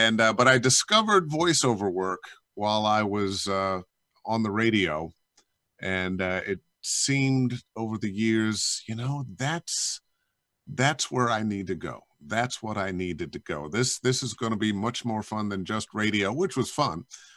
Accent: Cleveland, Ohio, United States; moved away as an adult; Born and raised in Cleveland. I left when I was 18 to go to college in Minnesota.

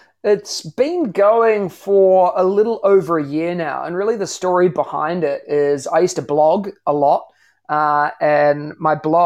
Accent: New Zealand; accent: New Zealand; moved away as an adult; now in Singapore; My background is, as you can tell by the accent, I'm from New Zealand. I'm a teacher.

